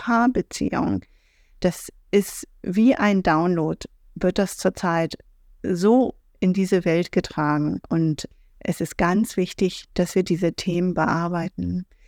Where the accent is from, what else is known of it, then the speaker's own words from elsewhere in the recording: Iraq; now in Germany; meine irakische zweite Staatsbürgerschaft, die eigentlich meine erste gewesen war